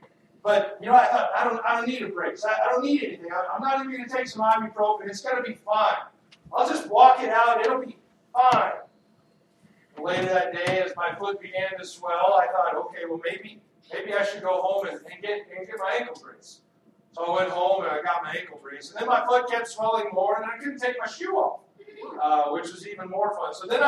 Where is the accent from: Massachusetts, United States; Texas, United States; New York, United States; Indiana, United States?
Texas, United States; I grew up in Texas. Does anybody know what you do in Texas? You play football. That's what you do in Texas.